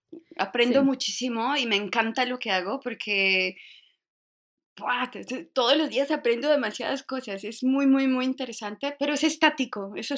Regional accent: Cali, Valle del Cauca, Colombia; Simplemente yo soy de Cali.

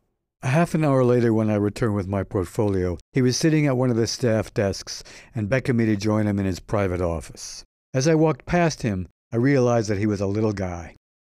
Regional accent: Utica, New York, United States; When I made my first trip to New York City presenting myself as an artist, coming down from my hometown of Utica

